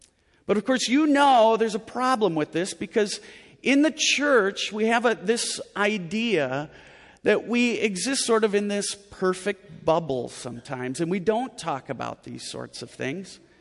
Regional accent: Midwest, United States; I grew up in the Midwest.

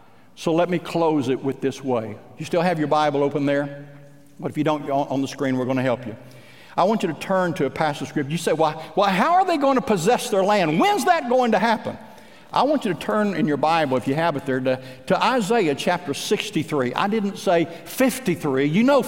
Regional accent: Midwest, United States; I was raised out in the Midwest. We had wheat crops

